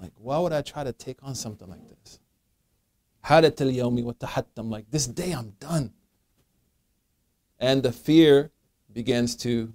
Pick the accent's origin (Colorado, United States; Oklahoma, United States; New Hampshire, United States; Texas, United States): Oklahoma, United States; I'm from Oklahoma. When I was little, I remember one of my first memories is my father carrying me in the tornado to a cellar.